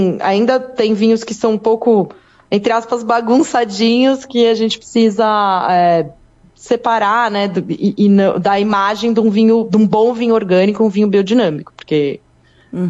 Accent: São Paulo, Brazil; Olha, eu moro no sul, né? Mas eu sou de São Paulo

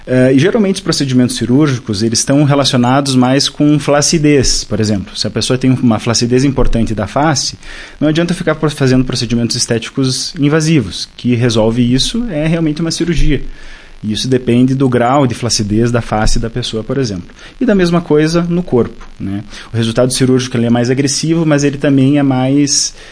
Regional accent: São José do Ouro, Rio Grande do Sul, Brazil; now in Bento Gonçalves, Brazil; Sou natural de São José do Ouro, atualmente moro em Bento Gonçalves

